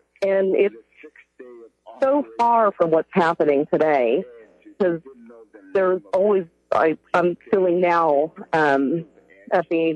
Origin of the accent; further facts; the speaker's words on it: United States; Well, actually, you know, as an American, you know, I am concerned about what's happening around the world today.